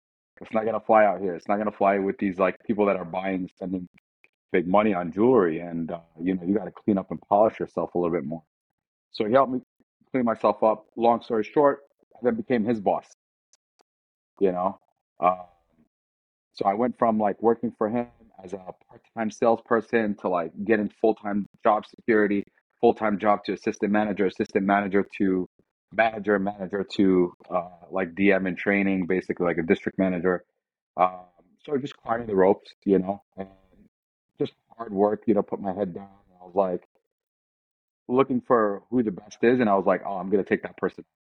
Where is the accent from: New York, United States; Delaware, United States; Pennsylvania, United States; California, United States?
New York, United States; I grew up in New York, man. So hustling is part of my DNA.